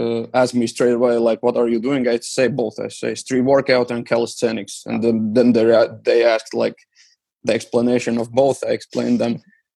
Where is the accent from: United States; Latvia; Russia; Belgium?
Latvia; Riga; they spend the money to like build some parks around my hometown, Riga. And yeah, pretty much that's how I saw them. And later on, they started to touring around the schools around Latvia.